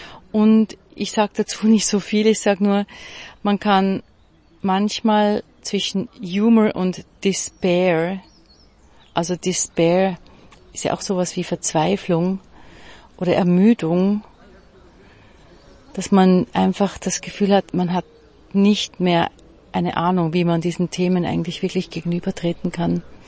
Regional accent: Basel, Basel-Stadt, Switzerland; born there; moved away as an adult; Also ich bin ja in Basel geboren, habe dort studiert, bin von Basel dann weggegangen, sozusagen schon als junge Frau, viel auf Reisen.

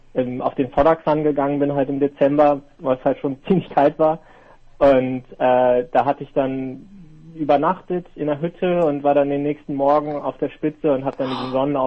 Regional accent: Northern Germany, Germany; now in South Korea; ich komme aus Norddeutschland, hier ist halt wirklich flach, kein einziger Berg, ja, nichts.

